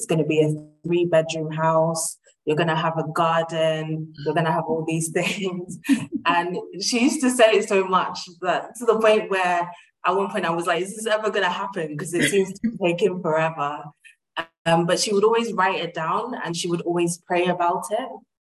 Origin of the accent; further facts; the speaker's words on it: London, United Kingdom; so I grew up here in East London.